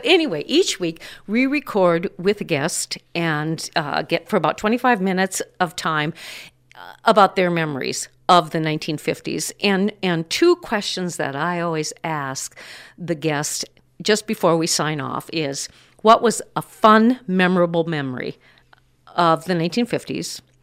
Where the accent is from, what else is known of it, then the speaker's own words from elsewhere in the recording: North Dakota, United States; And of course, because we grew up just outside of Bismarck, there are all kinds of opportunities for communications